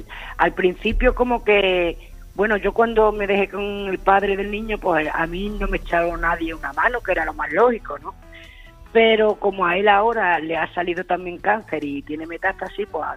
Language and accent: Spanish; Spain; Pues mira, trabajando como buen español.